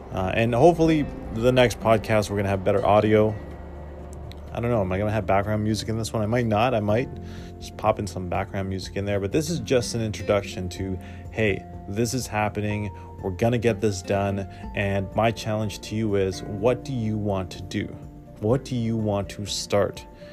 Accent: Toronto, Ontario, Canada; Like I said, I'm from Toronto

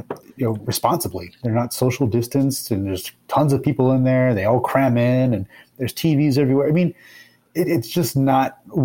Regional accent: Covina, California, United States; in Covina, where my hometown, there's a downtown Covina

